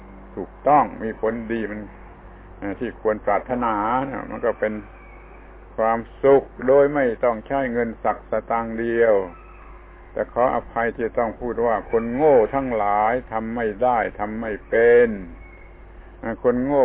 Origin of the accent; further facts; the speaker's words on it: Surat Thani, Thailand; ให้สมกับว่าเราเป็นคนเมืองสุราษฎร์เมืองคนดีไม่บ้าดีไม่หลงดีไม่เมาดีแล้วก็ดีจริงเป็นคนดีของจังหวัดนี้